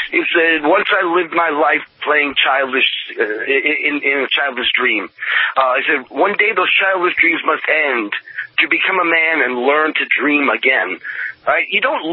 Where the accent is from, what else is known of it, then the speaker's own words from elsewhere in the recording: New York, United States; I remember here in California, or maybe it was my hometown still in New York